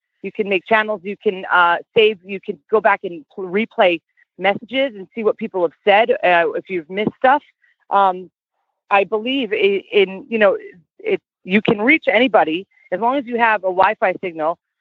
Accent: East Hampton, New York, United States; I grew up riding. I grew up in Long Island in East Hampton.

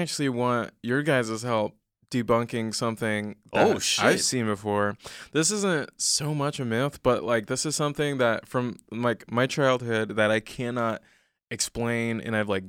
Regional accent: Los Angeles, California, United States; Yes, Ladera, Los Angeles. You know, not super far from the airport.

